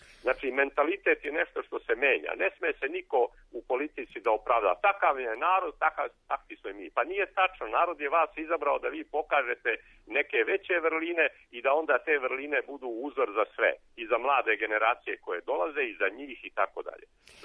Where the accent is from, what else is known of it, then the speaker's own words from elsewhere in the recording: Vojvodina, Serbia; ja sam odrastao u Vojvodini na selu